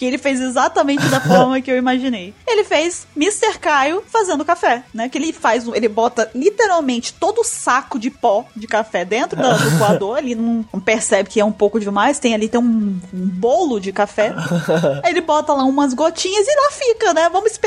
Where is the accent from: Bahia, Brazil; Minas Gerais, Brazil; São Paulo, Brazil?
Bahia, Brazil; E sou baiana.